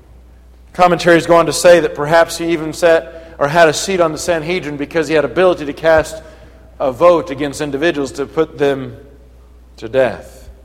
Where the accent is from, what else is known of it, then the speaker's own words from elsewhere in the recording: Kentucky, United States; And when I was delivering this lesson in my home state of Kentucky, I told the brethren, if I was to speak Kentuckian here